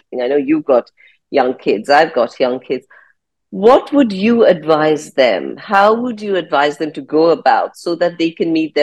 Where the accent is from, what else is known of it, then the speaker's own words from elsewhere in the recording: India; Right. And as you know, I'm Indian. And what I find is with a lot of the Indians, we were talking about gold.